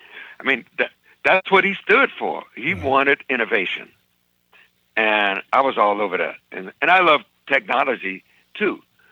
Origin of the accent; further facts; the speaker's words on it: Chicago, Illinois, United States; I'm from Chicago. It's a blues town.